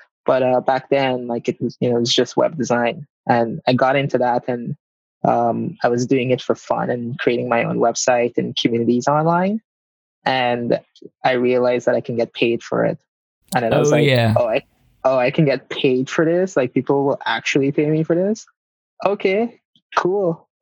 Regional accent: Guyana; I'm originally from Guyana, which is a small country in South America.

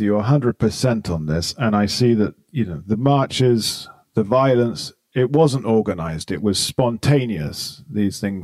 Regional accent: Barrancabermeja, Santander, Colombia; as in the years that I grew up in Barranca Bermeja.

